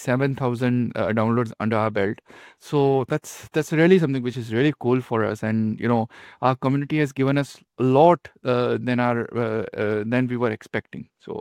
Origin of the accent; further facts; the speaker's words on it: Gujarat, India; Basically … I'm from India, Gujarat, India. And I'm 23 years old.